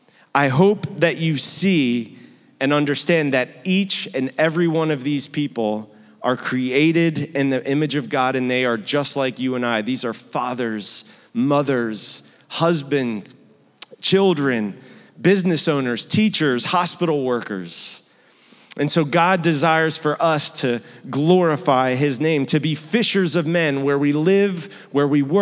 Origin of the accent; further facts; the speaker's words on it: Cape May, New Jersey, United States; I grew up here in Cape May. From ages 0 to 18